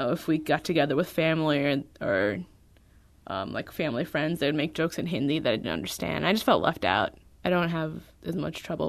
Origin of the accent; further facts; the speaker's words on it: St. Louis, Missouri, United States; I was born and raised in St. Louis. I went to Ladue High School, and I was there. I was in that district for my entire life. I lived in the same house my entire life. But my family's from India.